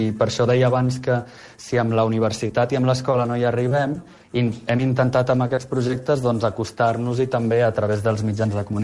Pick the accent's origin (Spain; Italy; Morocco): Italy; Alghero, Sardinia; accent: Algherese Catalan; el meu català, la meva varietat del català, l'algarès